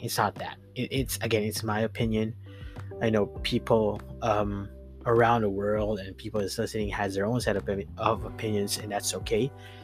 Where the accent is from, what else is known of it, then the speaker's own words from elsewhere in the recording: Philippines; as a Filipino, you know, everyone has their own opinion on a thing